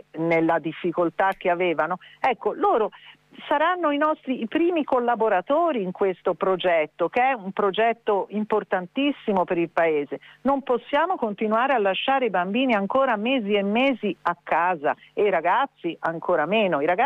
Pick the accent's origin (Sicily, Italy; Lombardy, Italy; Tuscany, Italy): Tuscany, Italy; Siamo toscani, certamente, quindi in Toscana questo, diciamo che è partito un po' dalla Toscana